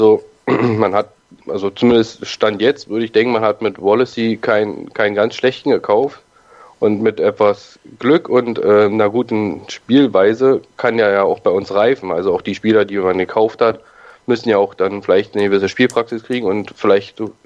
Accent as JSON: {"language": "German", "region": "Berlin", "country": "Germany", "said": "ich komme ja aus Berlin"}